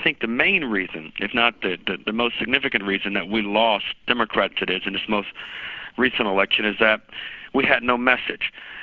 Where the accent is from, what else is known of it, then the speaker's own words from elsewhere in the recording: Tennessee, United States; even my home state of Tennessee